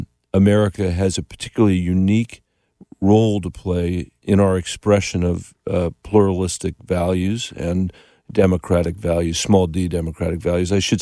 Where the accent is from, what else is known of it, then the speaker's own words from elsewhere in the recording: New Delhi, Delhi, India; born there; I was born in New Delhi, India, first of all.